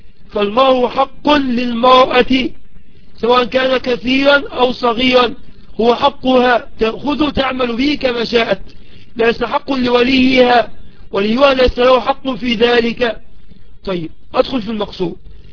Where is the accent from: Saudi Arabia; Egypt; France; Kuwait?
Egypt; كما نقول يعني أما أعرف عندنا في مصر نقول عاجله وآجله مثلا